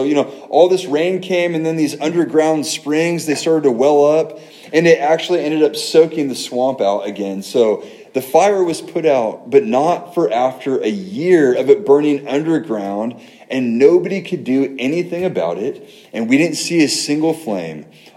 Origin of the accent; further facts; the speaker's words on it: California, United States; Noelle and I are used to wildfires. We're from California